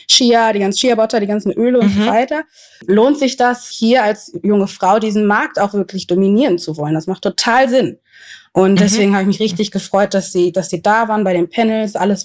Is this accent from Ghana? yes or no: yes; Ghana; das allererste Mal in meinem Heimatland gemacht habe, in Ghana